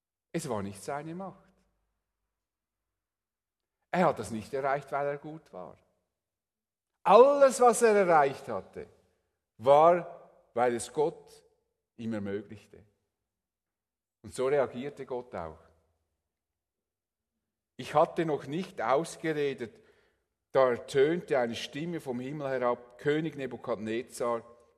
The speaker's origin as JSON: {"language": "German", "country": "Switzerland", "said": "Aber auch dann, wenn es unangenehm wird, sind wir Schweizer."}